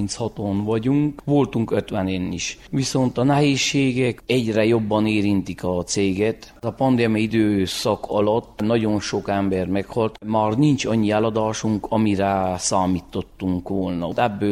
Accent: Lisnău, Covasna, Romania; Lisznyóból vagyok

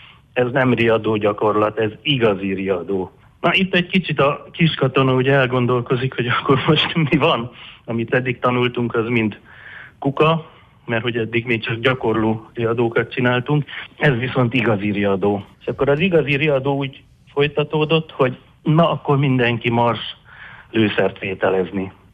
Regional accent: Timișoara, Timiș County, Romania; Én, mint temesvári, azért képbe voltam, azt tudni kell, hogy én Lipán voltam katona, az 60 kilométerre van Temesvárról

